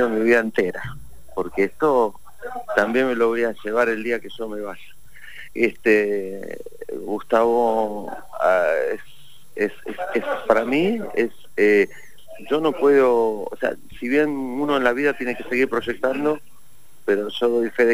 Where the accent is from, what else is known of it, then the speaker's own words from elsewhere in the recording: Moreno, Buenos Aires Province, Argentina; te lo digo yo que vengo de Moreno, de Barrio Bajo, Calle Tierra.